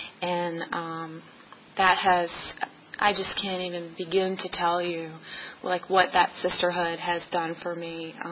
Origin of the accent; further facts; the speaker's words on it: Fredericksburg, Virginia, United States; I grew up in Fredericksburg, and he worked in D.C., so he had that crazy commute to D.C.